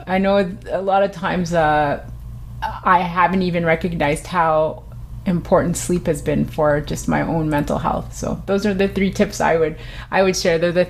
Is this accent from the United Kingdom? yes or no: no; Scarborough, Ontario, Canada; Yeah, I'm from Scarborough.